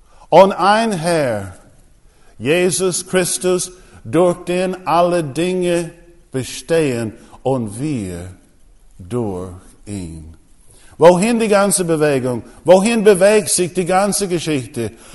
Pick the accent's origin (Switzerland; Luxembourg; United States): United States; bin Amerikaner und ich sage, ich hätte gerne einen Hamburger.